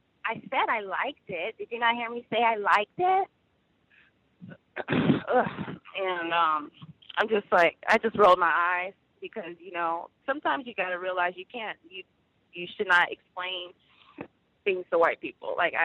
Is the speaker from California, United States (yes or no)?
yes; California, United States; I'm from Central Coast, California. I'm here to just share what happened.